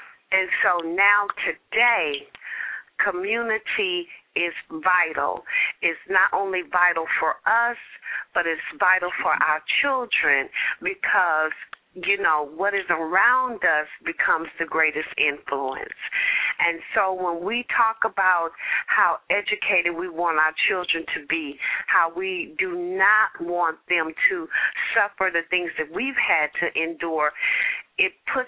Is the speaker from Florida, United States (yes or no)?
no; Compton, California, United States; moved away as an adult; Growing up in Compton, California, not being aware of the political process and being very guarded by my family, I always thought that we had a community.